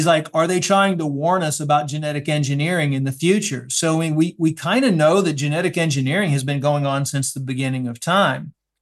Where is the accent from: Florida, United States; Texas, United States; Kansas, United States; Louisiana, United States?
Louisiana, United States; In Louisiana.